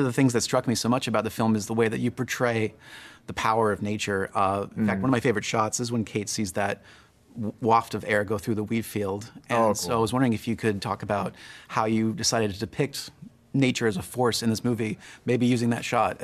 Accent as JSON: {"language": "English", "region": "Michigan", "country": "United States", "tie": "born or raised there", "said": "I drove past a tornado when I was in my youth growing up in Michigan."}